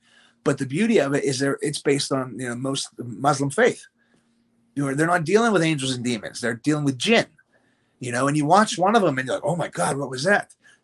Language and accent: English; United States; I'm here from the United States.